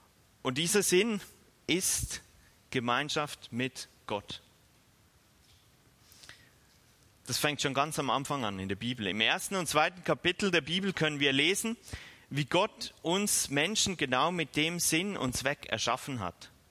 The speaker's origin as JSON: {"language": "German", "region": "Bern", "country": "Switzerland", "tie": "born or raised there", "said": "Im Emmental in der Schweiz, wo ich aufgewachsen bin"}